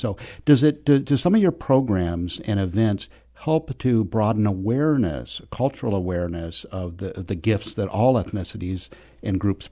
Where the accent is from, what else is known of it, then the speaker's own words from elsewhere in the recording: California, United States; I was raised in Southern California, a very predominant Latino population. Mm-hmm. And then coming to West Michigan, that was not the case.